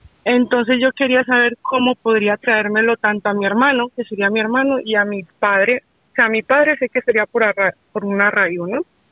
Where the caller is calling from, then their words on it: Madrid, Community of Madrid, Spain; desde Madrid.